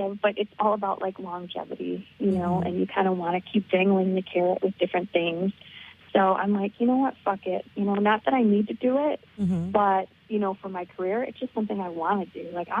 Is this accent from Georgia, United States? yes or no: no; Michigan, United States; Michigan, so kind of the bottom of the thumb, kind of near Toledo. So so I didn't go too far from kind of my hometown, and I still have family and stuff that live down there.